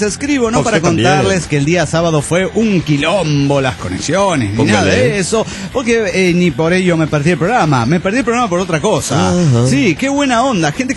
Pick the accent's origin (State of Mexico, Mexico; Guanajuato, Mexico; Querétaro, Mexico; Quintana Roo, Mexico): Guanajuato, Mexico; de Guanajuato, México.